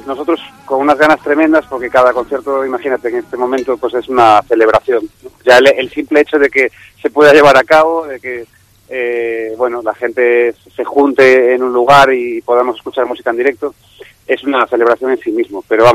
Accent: A Coruña, Galicia, Spain; Bien, estoy en mi tierra ahora, en Coruña

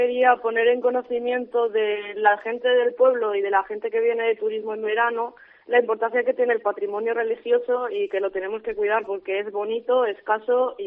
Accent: Palacios, Castile and León, Spain; aparte de mi pueblo, que es Palacios, que tiene un retablo precioso que sale en uno de los libros de Don Gómez Moreno

